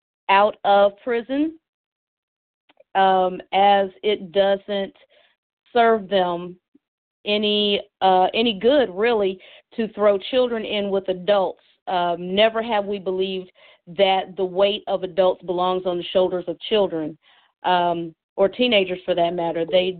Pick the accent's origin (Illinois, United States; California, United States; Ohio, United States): Ohio, United States; Dayton; I see we've got a 937. That's the Dayton area. That's my hometown.